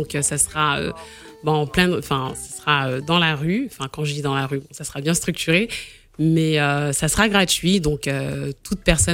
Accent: Mali; first language Malinke; Donc, je suis malienne, donc mon dialecte c'est le Malinga, Malinké, les gens comprennent mieux.

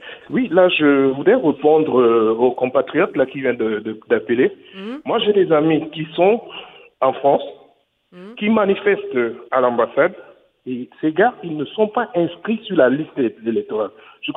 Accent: Cameroon; moi je suis Camerounais, j'ai voté à l'ambassade

